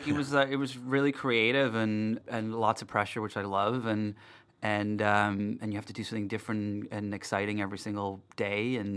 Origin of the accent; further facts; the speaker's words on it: Darlington, North East England, United Kingdom; born there; I was born in England, in the north of England, in a little town called Darlington.